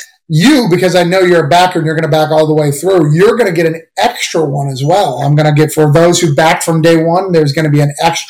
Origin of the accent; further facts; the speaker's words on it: New England, United States; Well, I'm from the New England area, so I know Boston pretty well.